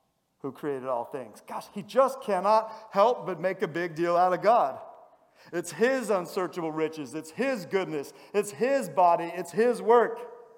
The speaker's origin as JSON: {"language": "English", "country": "United States", "tie": "born or raised there", "said": "I'm an American, unashamedly, born and raised."}